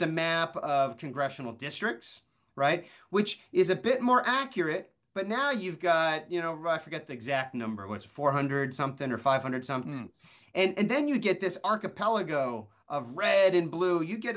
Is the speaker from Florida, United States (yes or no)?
yes; Florida, United States; One of them was from my home state of Florida.